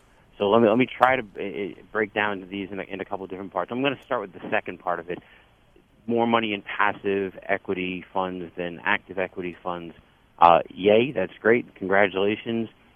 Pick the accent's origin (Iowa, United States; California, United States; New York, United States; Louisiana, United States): New York, United States; I'm a New Yorker, but I'm a Met fan